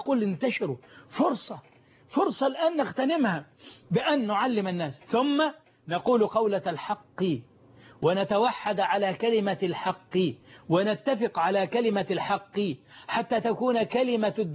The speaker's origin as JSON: {"language": "Arabic", "country": "Egypt", "said": "وعندنا في مصر بالذات متخصصون في إصدار المسميات والألقاب"}